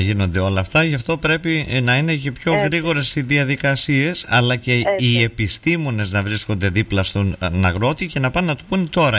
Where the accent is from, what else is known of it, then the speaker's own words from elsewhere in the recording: Crete, Greece; γιατί καταγόμαστε όλοι από την Κρήτη, όλο και βγάζουμε το λαδάκι μας να το τρώμε.